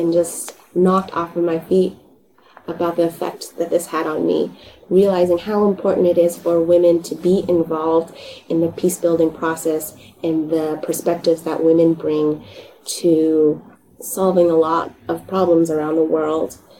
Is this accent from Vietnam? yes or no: yes; Vietnam; first language Vietnamese; English is a second language; You know, Vietnamese was my first language. English was not my first language. And I remember thinking as a young girl that I prefer to express myself in the written word